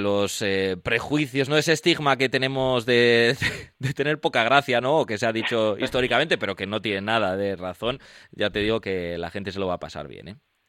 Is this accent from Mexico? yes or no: no; Andalusia, Spain; Tenemos muy buena conexión los andaluces y los vascos, ¿eh?